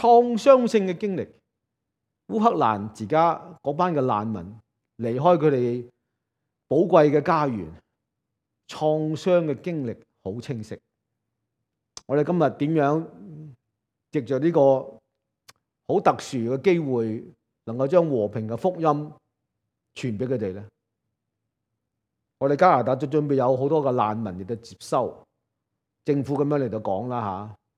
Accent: China; 我们中国人也是，中国人也是散居的群体

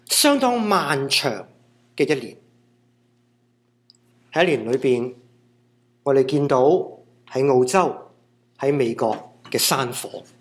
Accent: Hong Kong; 如果你和我一样都来自香港的话

